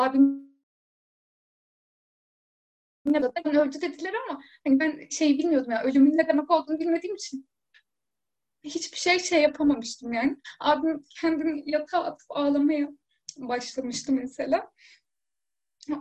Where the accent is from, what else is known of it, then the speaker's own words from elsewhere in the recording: Istanbul, Turkey; Yani ben 1993'te İstanbul'da doğdum. Bir mahallede yaşıyorduk. Böyle daha ortalama yoksul olan insanların yaşadıkları bir mahalleydi. İki artı bir evde oturuyorduk. Büyük bir aileydik.